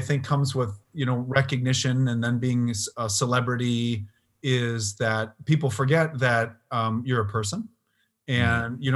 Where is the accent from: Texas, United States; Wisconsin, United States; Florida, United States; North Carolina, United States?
Wisconsin, United States; Port Washington; now in Milwaukee, United States; I live in the north side of Milwaukee. I grew up in Port Washington.